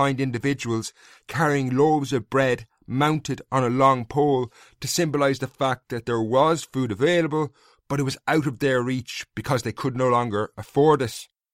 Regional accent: Castlecomer, Leinster, Ireland; An account from just outside my hometown of Castlecomer in County Kilkenny reported that the poor were living on weeds during that summer.

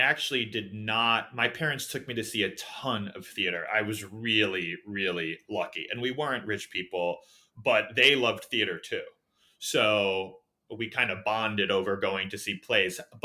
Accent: New York City, New York, United States; one of the amazing things about growing up in New York City, and people always say to me, wow, that's so weird that you grew up in New York City.

